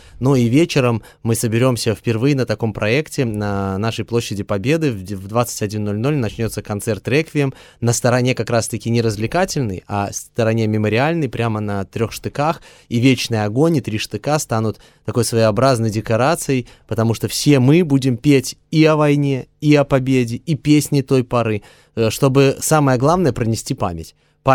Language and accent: Russian; Vitebsk, Vitebsk Region, Belarus; Я коренной витебчанин.